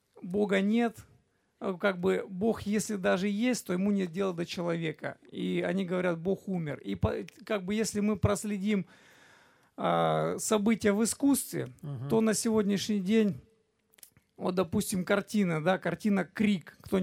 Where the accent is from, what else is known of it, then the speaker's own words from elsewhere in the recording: Adler, Krasnodar Krai, Russia; я из Адлера, вчера представлялся.